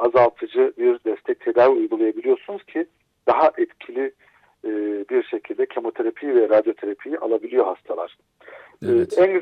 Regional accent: Alaşehir, Manisa, Turkey; Ben Alaşehir'liyim.

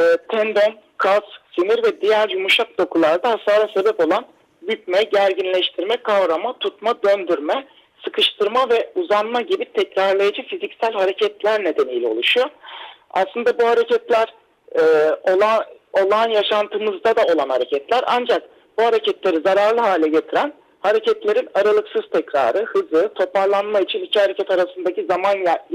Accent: Adana, Turkey; 84 yılında Adana'da doğdum. Adana Anadolu Lisesi Aladan mezun oldum.

